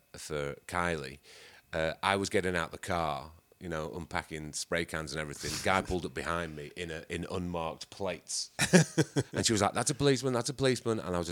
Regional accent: England, United Kingdom; I'm English

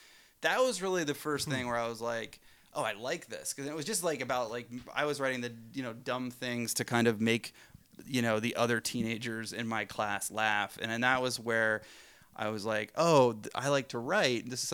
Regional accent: the South, United States; I went to a Christian school growing up in the South, like a Baptist high school.

